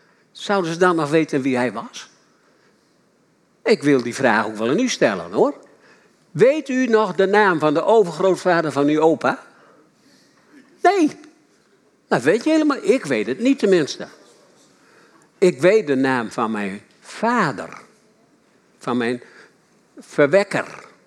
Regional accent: Winschoten, Groningen, Netherlands; also born or lived in Amsterdam; Ik ben geboren in Mokum. En in 43 ondergebracht in Sodom. En daar heb ik de rest van mijn jeugd doorgebracht. Sodom is een plaats, bij de Joden heette dat Sodom. Dat is Winschoten in Groningen.

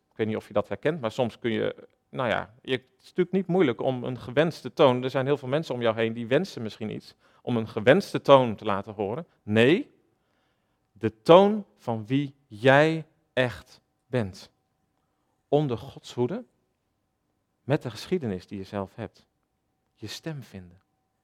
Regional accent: Holte, Overijssel, Netherlands; Ik ben zelf opgegroeid in Holte, in Overijssel, misschien bekend voor sommigen van jullie.

